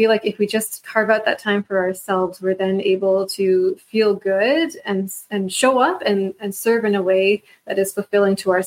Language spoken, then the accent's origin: English; Canada; born there; So for example, I was not born in Pakistan. I was born here in Canada, but I still would have some of these risk factors because of my ancestry.